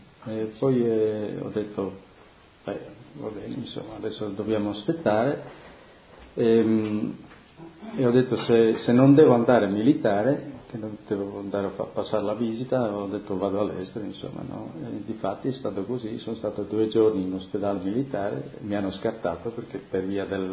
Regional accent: Adegliacco, Friuli-Venezia Giulia, Italy; also born or lived in Zurich; Era di Adegliacco, sì, del paese di Adegliacco, nel comune di Tavagnaco, era 300 metri distante da me. Sì, il mio paese è Adegliacco proprio, no?

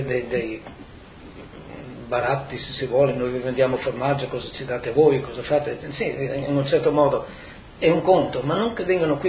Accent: Friuli-Venezia Giulia, Italy; siamo friulani di prima della guerra, siamo friulani di un Friuli che non esiste più.

